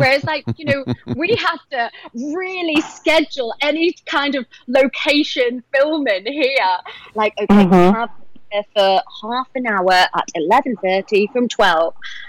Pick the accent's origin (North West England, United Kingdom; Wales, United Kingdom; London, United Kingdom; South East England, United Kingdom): North West England, United Kingdom; Liverpool; accent: Scouse; My family, like, this is like my Scouse accent coming out now. I should like talk like this to you, shouldn't I? A red all the way. Like our family are big Liverpool supporters.